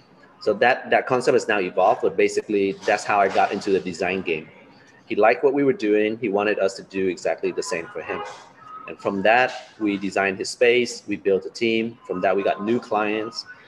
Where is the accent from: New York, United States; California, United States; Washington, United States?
California, United States; Los Angeles; also born or lived in Da Nang, Vietnam; I was born in Da Nang, but I grew up in Los Angeles.